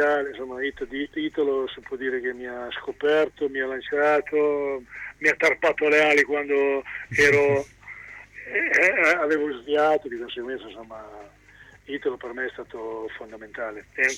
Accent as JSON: {"language": "Italian", "town": "Riccione", "region": "Emilia-Romagna", "country": "Italy", "said": "io sono di Riccione, ha sempre avuto anche abbastanza tradizione"}